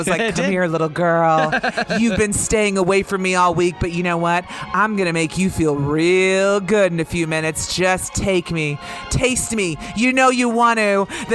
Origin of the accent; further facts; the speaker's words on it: Fayetteville, Arkansas, United States; born there; also born or lived in Illinois; I was born in Fayetteville. My dad taught at the University of Arkansas. We eventually moved to Illinois, but so I have some connection.